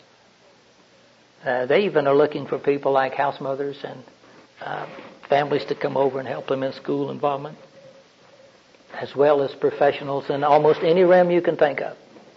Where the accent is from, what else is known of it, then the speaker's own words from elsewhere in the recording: Florida, United States; I'm really not from Maine. My dad grew up in the cotton fields of Georgia. I was born and brought up in Florida.